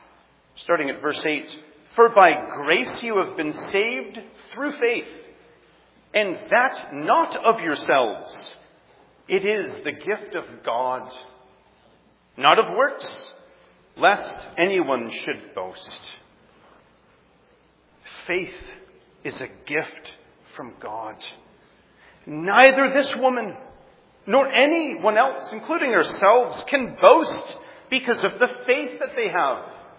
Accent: Canada; I'm a Canadian.

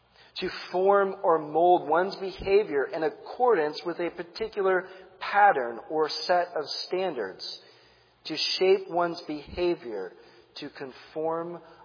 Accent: San Diego, California, United States; I'm from San Diego, so surfing was big out there.

